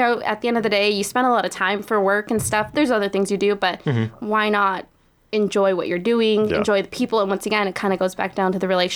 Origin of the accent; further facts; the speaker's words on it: Marvin, California, United States; now in Klamath Falls, United States; Yeah, so I'm originally from Marvin, California, southeast of Bakersfield. It's pretty like San Joaquin Valley.